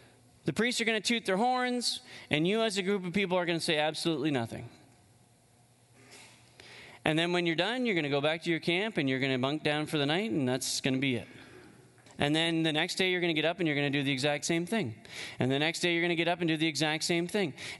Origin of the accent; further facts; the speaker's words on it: Canada; But when I think of as a Canadian and the leaders that are above me, I wrestle a little bit.